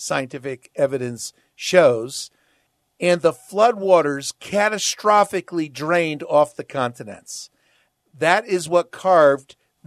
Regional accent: New Jersey, United States; I grew up in New Jersey. We had the Delaware Water Gap.

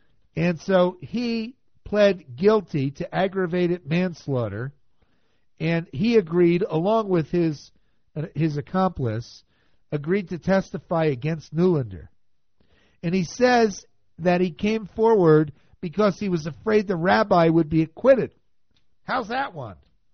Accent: New Jersey, United States; I grew up in New Jersey.

